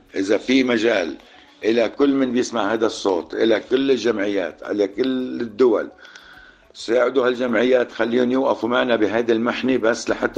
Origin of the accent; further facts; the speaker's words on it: South Governorate, Lebanon; نحن من الجنوب، بسبب عدوان الإسرائيلي على بيوتنا وعلى قرانا اتهجرنا ونزحنا إلى جهة بيروت، إلى جهة الجبل، إلى جهة صيدا، كل أنحاء لبنان